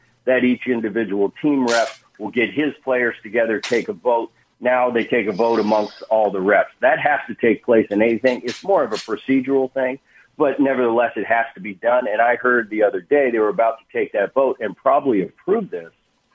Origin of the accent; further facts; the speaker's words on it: Philadelphia, Pennsylvania, United States; I grew up in the Philadelphia area with my dad in the Phillies in the 70s.